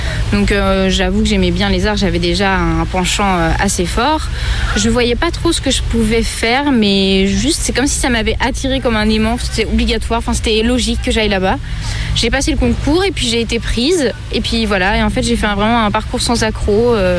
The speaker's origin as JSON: {"language": "French", "country": "Finland", "tie": "born or raised there", "also_born_or_lived": "Algeria", "said": "je suis née en Finlande, j'ai vécu une très grande partie de ma vie en Finlande, ensuite j'ai été vivre un petit peu en Algérie. Il faut savoir que ma mère est finlandaise et mon père est algérien."}